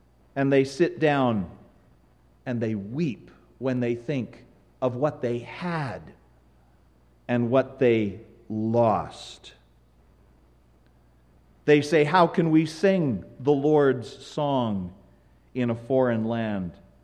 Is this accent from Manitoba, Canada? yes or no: yes; Winnipeg, Manitoba, Canada; I was born and raised here in Winnipeg. I am a Canadian citizen, but Canada has changed